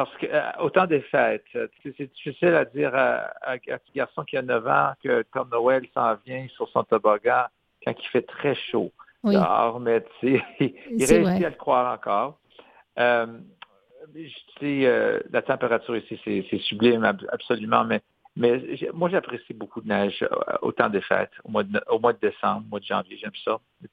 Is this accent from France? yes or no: no; Canada; now in United States; Et puis, je dois dire aussi le fait que je suis Canadien